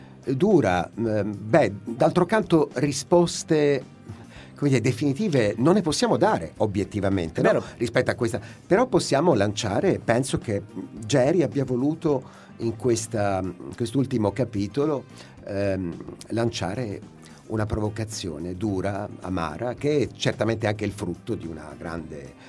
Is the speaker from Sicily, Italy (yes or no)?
yes; Sicily, Italy; penso che noi da siciliani sappiamo bene